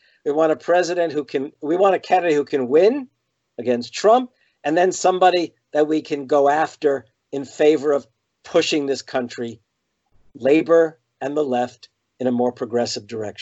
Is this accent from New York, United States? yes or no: yes; New York, United States; I was a white kid growing up in the New York area.